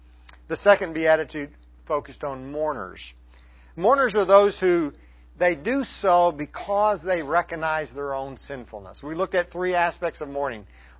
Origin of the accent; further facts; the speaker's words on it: Texas, United States; about 5 years ago from my hometown, old town in West Texas.